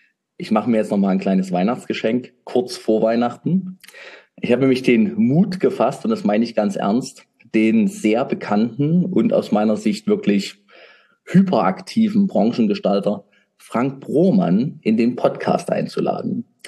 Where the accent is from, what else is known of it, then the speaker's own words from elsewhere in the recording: Saxony, Germany; ich kann das Wort so schlecht sprechen, ich bin Sachse.